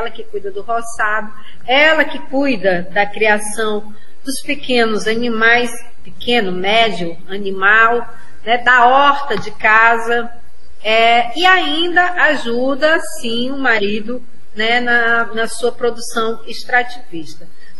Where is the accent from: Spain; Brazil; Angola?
Brazil; Acre; desse lugar de onde, né, de onde eu venho, de onde eu falo, que é o Acre